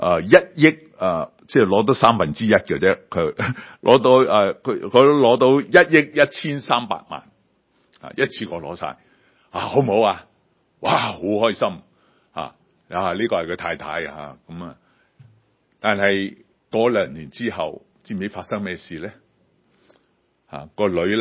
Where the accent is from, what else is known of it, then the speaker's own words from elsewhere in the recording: Guangdong, China; 咁我哋广东人呢粤语我哋讲粤语嘅人呢同国语嘅人呢拜年都要小心喎